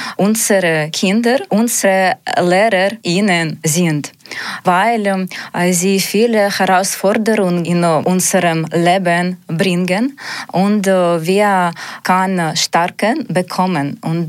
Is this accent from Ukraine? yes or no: yes; Ukraine; German is a second language; ich bin schon 36 Jahre alt. Ich komme aus der Ukraine und ich bin Alleinerziehermutter.